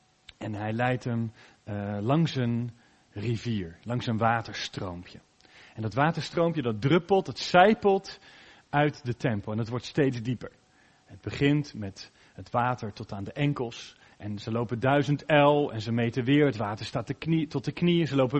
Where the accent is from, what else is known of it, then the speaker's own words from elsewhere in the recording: Maassluis, South Holland, Netherlands; now in Houten, Netherlands; Het heet in Maassluis, waar ik vandaan kwam, heet dat De Schakel.